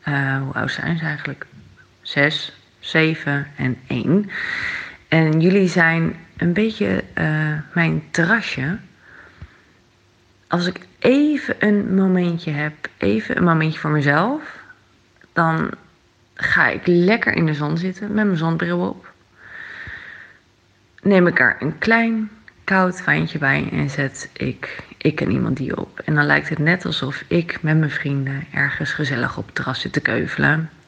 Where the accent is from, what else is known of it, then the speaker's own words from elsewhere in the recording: Nunspeet, Gelderland, Netherlands; ik kom uit Nunspeet en ik luister jullie al een hele poos